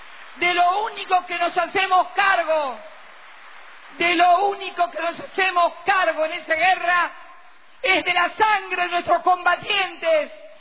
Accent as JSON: {"language": "Spanish", "country": "Argentina", "said": "¿Cómo piensan que somos los argentinos el peligro?"}